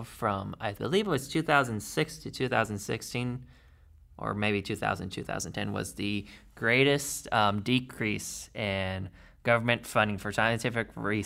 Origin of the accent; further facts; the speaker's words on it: United States; I always, being American is such a weird feeling because, like, we have some of the greatest institutions for scientific research, yet our general population is very scientifically illiterate.